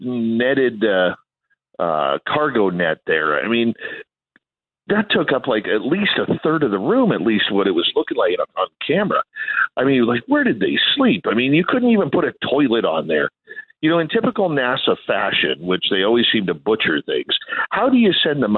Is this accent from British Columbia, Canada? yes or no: yes; Abbotsford, British Columbia, Canada; And then I remember in my hometown of Abbotsford, British Columbia, in 1982, I got to meet Sally Ride